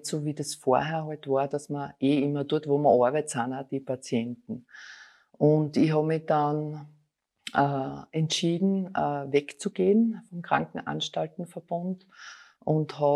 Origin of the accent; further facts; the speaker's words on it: Styria, Austria; also ich bin eine Steirerin, komme aus der Steiermark